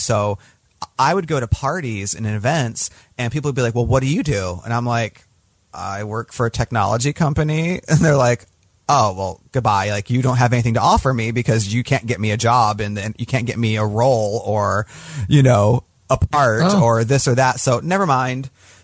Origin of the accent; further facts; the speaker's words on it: United States; and I'm so American because, you know, we're just like, why bother? We don't need to leave.